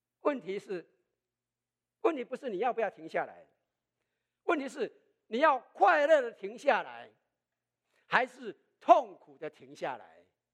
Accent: China; 我们中国人讲一句话，有没有？

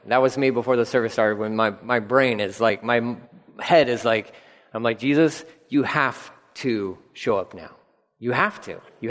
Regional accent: Texas, United States; I don't have a good enough Texas one because people don't realize I'm from Texas, but born and raised, like, I think I need to say y'all more

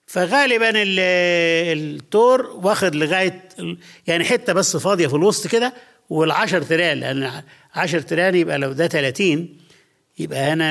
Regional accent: Sudan; أنا أشكر ربنا واحد هداني كتاب إنسايكلوبيديا أول ما جيت من السودان

